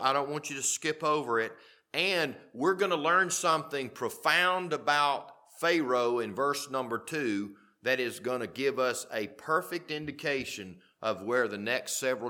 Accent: the South, United States; When I was growing up in the South 45 years ago

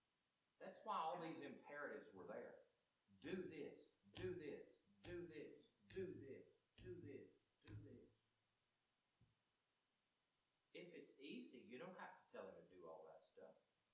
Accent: the South, United States; I know, I'm from the South.

